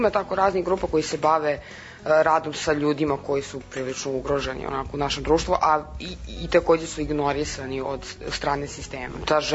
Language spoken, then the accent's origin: Serbian; Belgrade, City of Belgrade, Serbia; born there; rođena sam u Beogradu